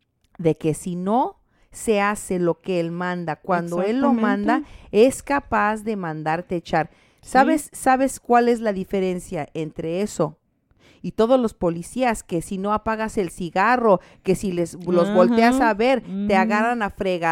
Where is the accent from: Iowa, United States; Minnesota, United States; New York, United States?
Iowa, United States; also born or lived in Houston; Yo nací en Houston. Pero me crié en Iowa.